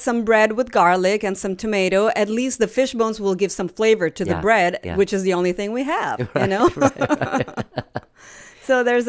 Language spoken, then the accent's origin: English; Florence, Tuscany, Italy; English is a second language; I'm from Tuscany.